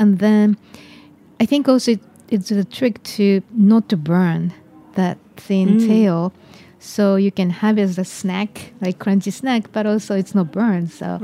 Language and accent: English; Tokyo, Japan; English is a second language; I grew up in Tokyo, and I'm used to that sweet kind of omelet.